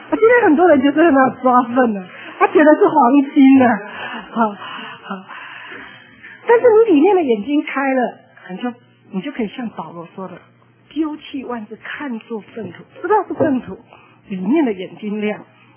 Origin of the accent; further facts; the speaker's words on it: Taipei, Taiwan; 因为我是台北人啊，那在家里的是老幺哈，女孩子的老幺